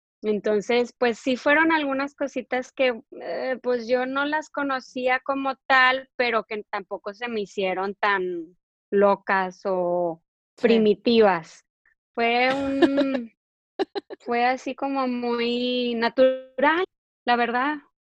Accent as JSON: {"language": "Spanish", "town": "Monterrey", "region": "Nuevo León", "country": "Mexico", "tie": "born or raised there", "also_born_or_lived": "Mexico City", "said": "mi esposo y yo somos nacidos en la Ciudad de México, pero yo fui criada en Monterrey, entonces tenemos esa mezcla de las dos regiones"}